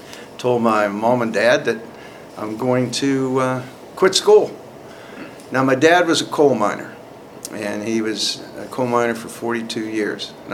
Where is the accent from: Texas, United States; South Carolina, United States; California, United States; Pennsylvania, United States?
Pennsylvania, United States; Ebensburg; also born or lived in Culver; I was born in Culver, Pennsylvania, and grew up in Ebensburg, Pennsylvania, attended Bishop Carroll High School, and upon graduation found my way here to the Rock.